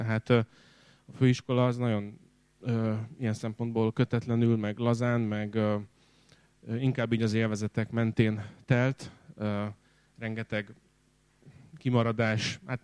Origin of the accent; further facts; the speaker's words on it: Kaposvár, Somogy, Hungary; Én Kaposváron születtem, és ott nőttem föl. Alapvetően egy nem hívő, istentelen, vagy ateista családban.